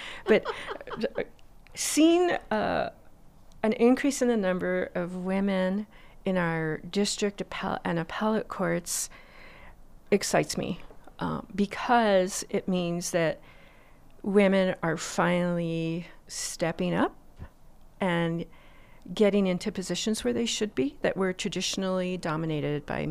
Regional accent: Taos, New Mexico, United States; growing up in Taos, it was fortunate to have the Taos Ski Valley there.

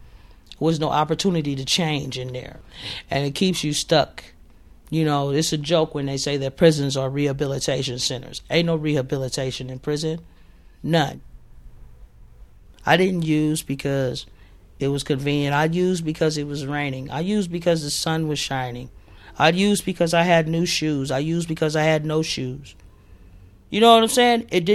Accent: Oakland, California, United States; I grew up in West Oakland, and as a child, it was normal in our family to use, drink alcohol and use drugs and sell drugs. We lived in a bad neighborhood

